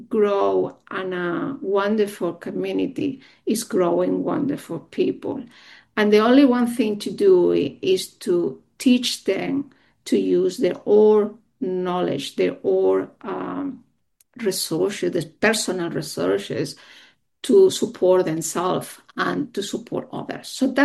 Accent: Barcelona, Catalonia, Spain; English is a second language; moved away as an adult; now in Australia; I founded this charity 10 years ago when I came to Australia from Spain, from Barcelona.

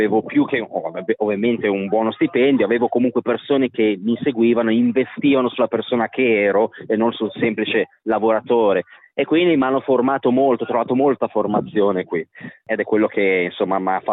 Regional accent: Milan, Lombardy, Italy; born there; also born or lived in Romagna; Sono nato a Milano, ho vissuto parecchi anni anche in Romagna, mi sento molto romagnolo, senza nulla togliere a Milano, però mi sento molto più romagnolo

